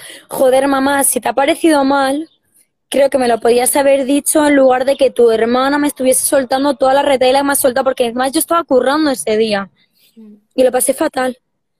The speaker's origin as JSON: {"language": "Spanish", "country": "Colombia", "accent": "Madrid", "said": "a pesar de yo ser colombiana, tengo un acento muy, muy, muy marcado madrileño."}